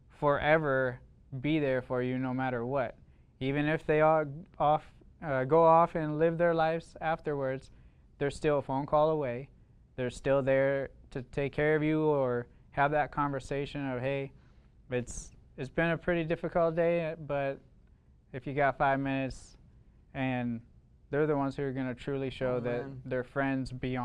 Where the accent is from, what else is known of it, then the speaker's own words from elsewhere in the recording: Green Bay, Wisconsin, United States; I grew up in Green Bay, Wisconsin, don't hold it against me.